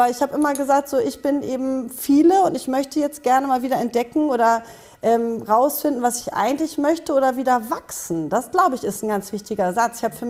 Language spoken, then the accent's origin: German; Northern Germany, Germany; Ich bin aus Norddeutschland, ich bin nordisch by nature